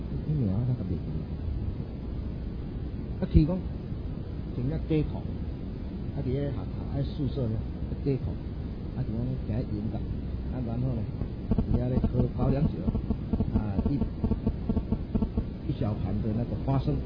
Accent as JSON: {"language": "Chinese", "country": "Taiwan", "said": "我是台湾的，我每次都用台湾人的脾气"}